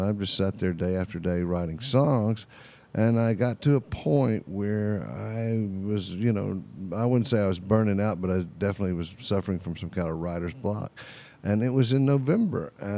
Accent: Houston, Texas, United States; growing up in Houston, Texas, I really could not relate to the way that the standard, the traditional, the beautiful Christmas songs were written and sung.

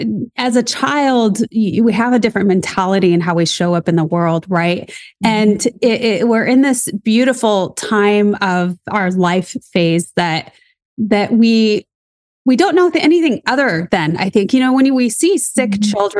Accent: Colorado, United States; I grew up in Colorado, so made trips to Denver.

